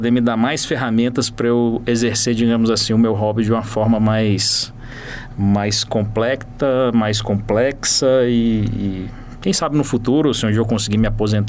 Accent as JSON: {"language": "Portuguese", "town": "Brasília", "region": "Federal District", "country": "Brazil", "said": "Eu sou de Brasília, sou servidor público lá, auditor da CGU. Tenho 43 anos"}